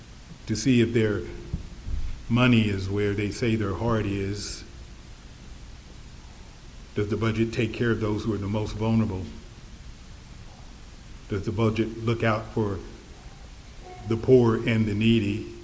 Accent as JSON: {"language": "English", "region": "Missouri", "country": "United States", "tie": "born or raised there", "said": "And Missouri's part of the Bible Belt, at least the southern part of Missouri where I'm from is part of the Bible Belt"}